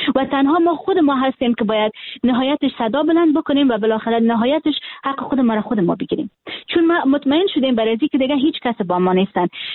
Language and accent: Persian; Afghanistan; born or raised there